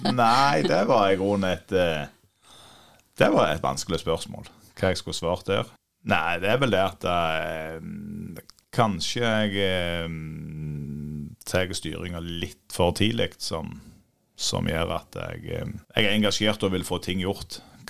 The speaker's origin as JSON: {"language": "Norwegian", "town": "Nærbø", "region": "Rogaland", "country": "Norway", "said": "Jeg kommer fra Lode på Nærbø."}